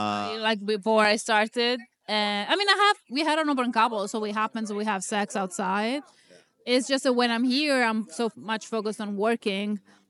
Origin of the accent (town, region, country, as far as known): Italy